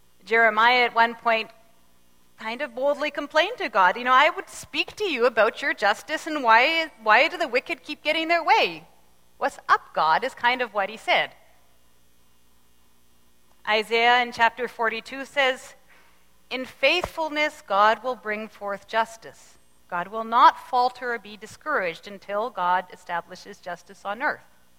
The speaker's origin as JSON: {"language": "English", "region": "Ontario", "country": "Canada", "said": "I come from Southern Ontario, and in my memory, winters always seemed eternally long."}